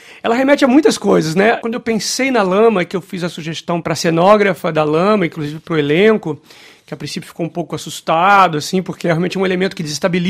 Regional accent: Brazil; ou até mesmo no interior do Brasil, de onde eu venho, por exemplo

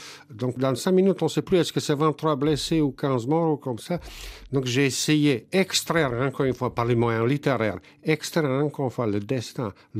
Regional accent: Bosnia & Herzegovina; Chez nous en Bosnie, comme j'imagine d'ailleurs dans le monde, on dit on meurt 2 fois

